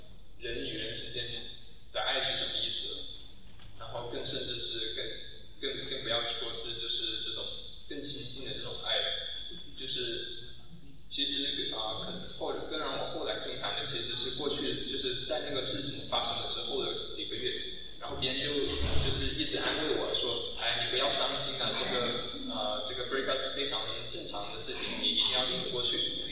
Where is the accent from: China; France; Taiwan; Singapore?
China; moved away as an adult; 我是到了那个大学，我是从中国来到大学之后，我才认识到了